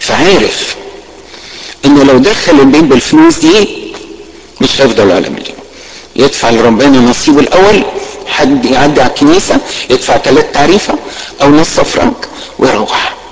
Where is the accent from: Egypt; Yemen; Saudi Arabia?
Egypt; Alexandria, Alexandria Governorate; اذكر واحد كان عندنا في اسكندريه